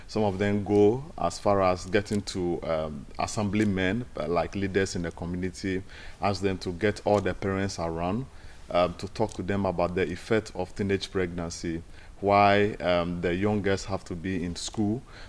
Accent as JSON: {"language": "English", "country": "Ghana", "said": "I'm from Ghana"}